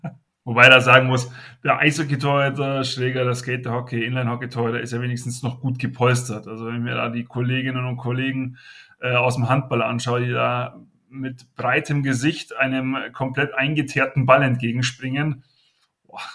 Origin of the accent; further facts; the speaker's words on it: Augsburg, Bavaria, Germany; Für mich als Augsburger hervorragend